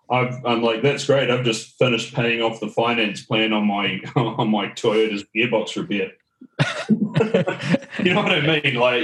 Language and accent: English; Auckland, New Zealand; moved away as an adult; now in Melbourne, Australia; I moved over to Melbourne last year. I'm still a trainee Australian, as it is. So majority of my time was, born and bred in Auckland, New Zealand.